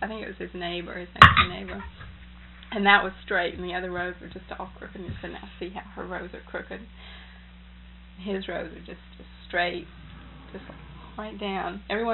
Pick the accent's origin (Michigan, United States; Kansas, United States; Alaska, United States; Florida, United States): Florida, United States; Gainesville; are you from Florida? Are you a Florida girl? And I said, why, sure, I grew up in Gainesville.